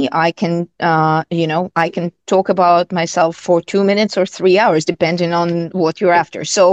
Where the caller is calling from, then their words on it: Brisbane, Queensland, Australia; Yeah, so I'm joining from Brisbane, Australia. It's already future here, and it will always be.